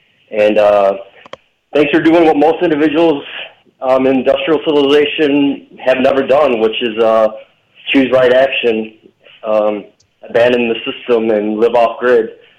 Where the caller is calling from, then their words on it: Detroit, Michigan, United States; I'm calling from Detroit.